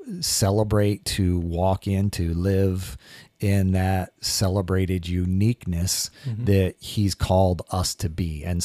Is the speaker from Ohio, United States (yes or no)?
no; Windfall, Indiana, United States; so many people from back where I grew up in Windfall didn't recognize me.